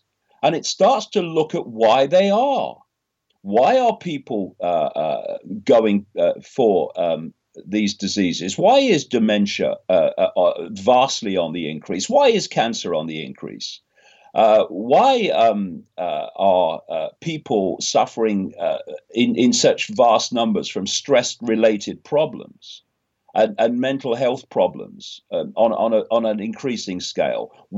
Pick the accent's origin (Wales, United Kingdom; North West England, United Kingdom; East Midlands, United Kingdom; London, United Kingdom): East Midlands, United Kingdom; Leicester; I was brought up in Leicester in the 1950s and onwards in a Labour Party a family.